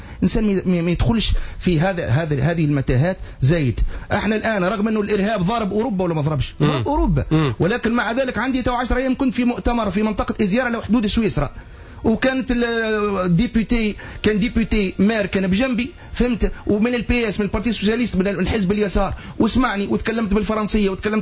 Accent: Tunisia

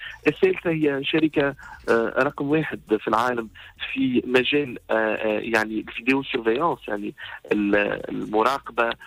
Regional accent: Tunisia; يعني مثلا الفكرة متاع التكنوبول اللي عندنا في تونس

